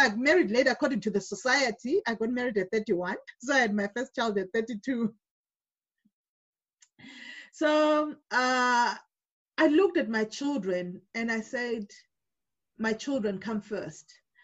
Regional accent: Bulawayo, Zimbabwe; also born or lived in Namibia; now in South Africa; And I come from Zimbabwe in Bulawayo. My husband comes from Harare. And I went to school in Namibia and I'm staying in South Africa. So I call myself an African child

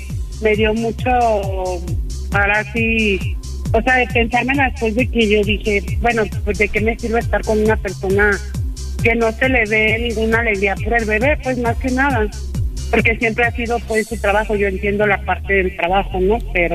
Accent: Guadalajara, Jalisco, Mexico; now in State of Mexico, Mexico; Bueno, yo soy de Guadalajara.

